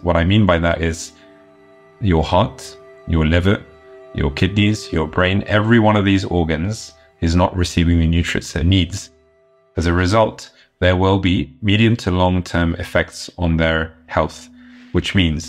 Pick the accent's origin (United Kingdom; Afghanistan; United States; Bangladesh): United Kingdom; I'm a British Egyptian pediatric neurologist.